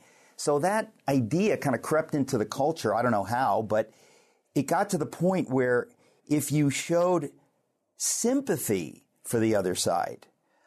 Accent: Queens, New York, United States; I grew up in Queens, New York, so the kind of Trumpy way of thinking and stuff.

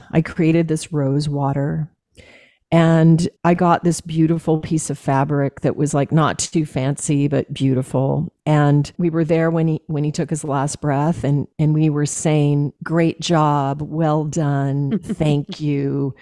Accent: Alaska, United States; You know, he's a hunter. I was raised in Alaska on game meat.

